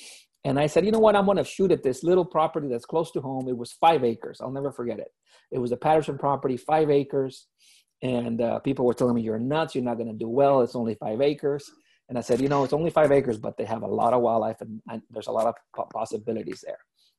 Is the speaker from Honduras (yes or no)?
yes; Honduras; I was born and raised in Honduras, as y'all know.